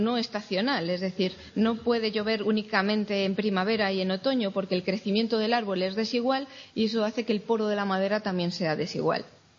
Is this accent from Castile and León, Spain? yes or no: yes; Aldea Nueva del Codonal, Castile and León, Spain; bodega de Aldea Nueva del Codonal, en Segovia. Ahí es cuna de verdejos prefiloséricos, donde está mi pueblo, donde elaboro los vinos.